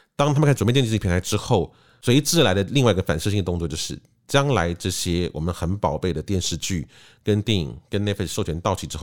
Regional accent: Taiwan; 我们台湾人很喜欢一个东西叫做吃到饱

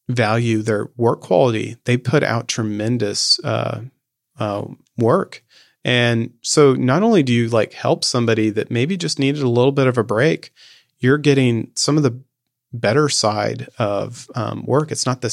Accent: Midwest, United States; And I think that that's what I grew up with in the Midwest, is that, that endurance, that like depression era mentality of like not wasting resources, being frugal, pushing efficiency to the maximum.

